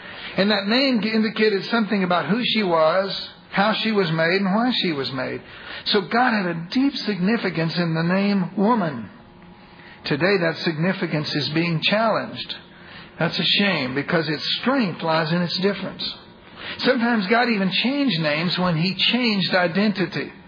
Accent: Texas, United States; I'm an American. I'm proud of it. I'm a Texan. I'm proud of it.

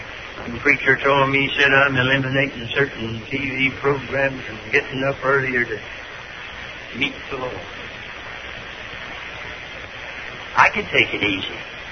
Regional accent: Hickory, North Carolina, United States

